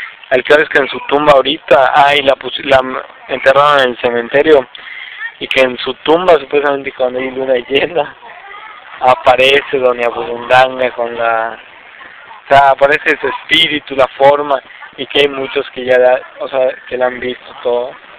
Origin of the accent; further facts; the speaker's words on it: Morelos, Mexico; entonces en eso hay que trabajar un poquito más aquí en Morelos, y es lo que les puedo contar de mi pueblo